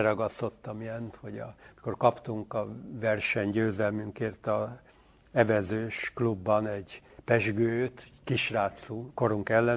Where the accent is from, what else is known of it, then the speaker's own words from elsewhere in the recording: Budapest, Hungary; Gyerekkorom az a Budán, Dél-Budán volt, a Móricz Zsigmond körtéren.